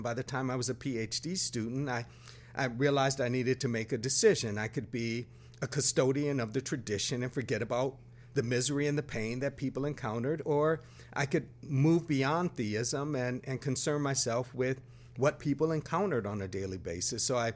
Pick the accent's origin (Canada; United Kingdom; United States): United States; Buffalo, New York; Well, I grew up in Buffalo, New York, very much involved in the church.